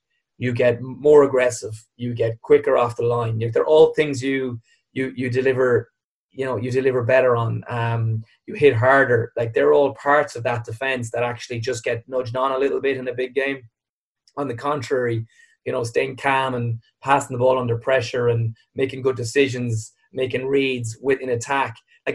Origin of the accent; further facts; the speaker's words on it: Limerick, Munster, Ireland; I'm from Limerick